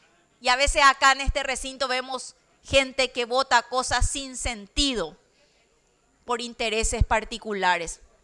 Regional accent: Paraguay; realmente cuando uno lo ve y siente lo que hicieron nuestros antepasados para que nosotros sigamos hoy como paraguayos

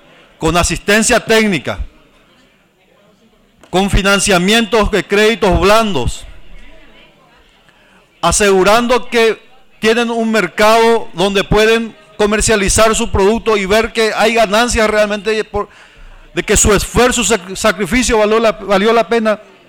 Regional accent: Caaguazú, Paraguay; porque provengo de las campiñas. Provengo del departamento de Caaguazú, un departamento altamente productivo, uno de los departamentos considerados con la mayor diversificación en materia de producción agrícola.

